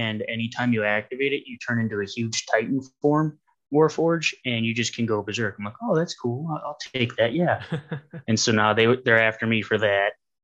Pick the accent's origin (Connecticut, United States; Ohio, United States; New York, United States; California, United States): Ohio, United States; I'm from Ohio